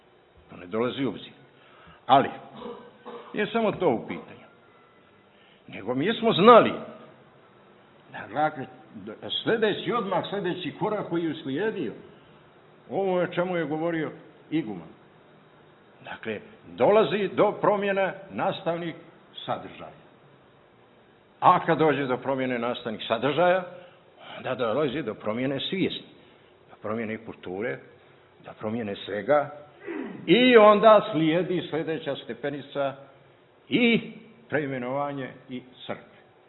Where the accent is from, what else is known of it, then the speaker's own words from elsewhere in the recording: Banjani, Nikšić Municipality, Montenegro; kako to kod nas u Banjanima kaže, kažemo, na utreše.